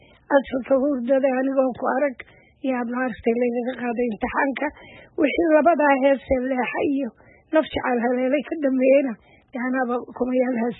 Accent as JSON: {"language": "Somali", "town": "Borama", "region": "Awdal", "country": "Somalia", "tie": "born or raised there", "also_born_or_lived": "Awbare", "said": "Waxaan anigu oo 4 jir meelaha 5 jir u dhexeeyay oo lay keenay magaalada Boorama, halkaasaan ilaa intaan wax kala garanayay joogay."}